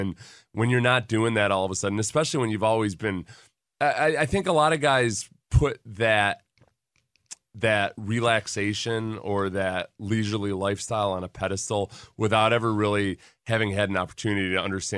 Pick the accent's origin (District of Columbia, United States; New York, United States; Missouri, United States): New York, United States; it feels a whole lot where I grew up in Western New York.